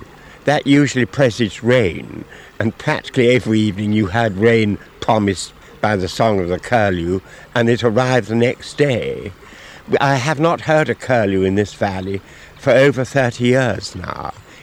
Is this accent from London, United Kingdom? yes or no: yes; London, United Kingdom; born there; I was born in London, spent most of my life in towns, but every summer we came down here